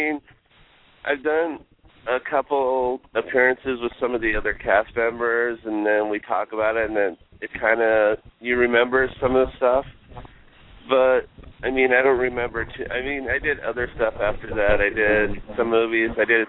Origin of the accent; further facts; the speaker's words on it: Snowflake, Arizona, United States; And we're from a small town originally. We're from Snowflake, Arizona.